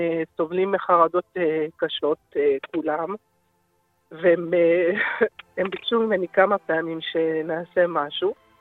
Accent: Southern District, Israel; אני מהדרום, ואני מגדלת את הילדים שלי לבד.

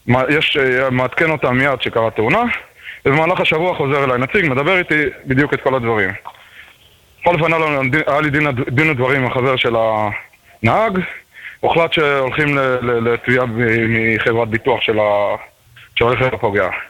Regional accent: Jerusalem, Jerusalem District, Israel; אני מירושלים.

